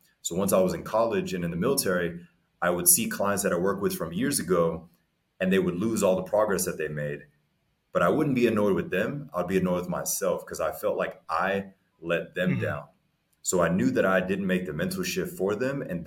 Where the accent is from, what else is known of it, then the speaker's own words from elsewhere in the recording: Germany; moved away; So my mother's German, my father's African-American. So I grew up in Germany as a child.